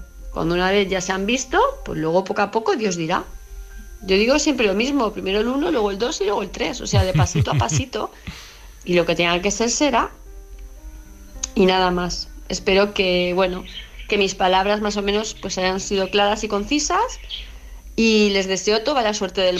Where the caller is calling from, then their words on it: Palma, Balearic Islands, Spain; de Palma de Mallorca.